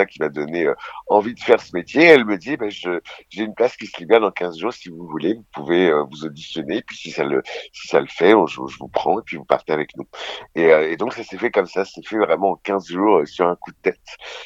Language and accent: French; Le Havre, Normandy, France; Je viens du Havre à la base.